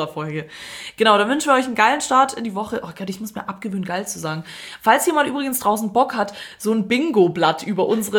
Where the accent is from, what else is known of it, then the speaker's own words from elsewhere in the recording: Zagreb, City of Zagreb, Croatia; Und die kommen in meine Heimatstadt Kroatien, Zagreb.